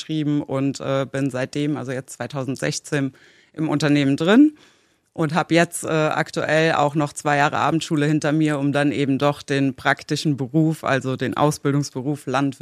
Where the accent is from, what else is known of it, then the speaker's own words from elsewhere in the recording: Andernach, Rhineland-Palatinate, Germany; ich komme aus Andernach. Das ist eine Kleinstadt auch direkt am Rhein. Bin da auch geboren, also schon immer als Landei groß geworden, im Gegensatz zu dir. Ja, bin auf dem elterlichen Betrieb groß geworden.